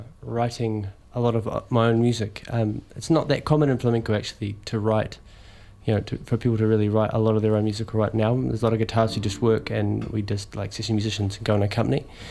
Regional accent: Auckland, New Zealand; Because, you know, I was raised in Auckland, and I loved kicking around the West Coast, and I love black sand beaches

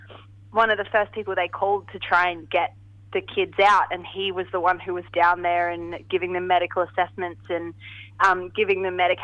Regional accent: Adelaide, South Australia, Australia; Yeah, me too, because he's from Adelaide, so that's my hometown.

